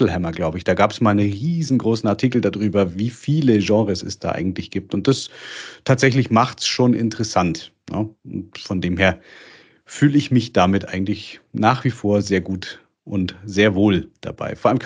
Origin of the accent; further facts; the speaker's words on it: North Rhine-Westphalia, Germany; wie man bei uns im Ruhrgebiet sagt